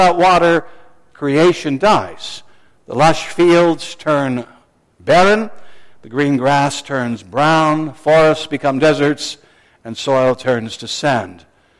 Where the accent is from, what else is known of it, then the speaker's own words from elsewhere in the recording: Ontario, Canada; Years ago, when I was growing up in Ontario, my classmates and I, together with our teacher, made an excursion to what's called the area of Midland